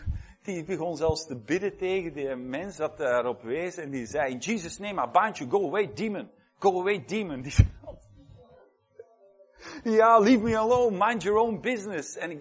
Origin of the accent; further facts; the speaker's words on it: Belgium; Wij doen dat niet, wij zijn Belgen, we zijn goed opgevoed